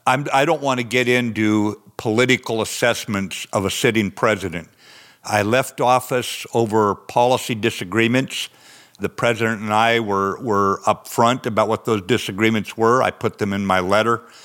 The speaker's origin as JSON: {"language": "English", "region": "the West", "country": "United States"}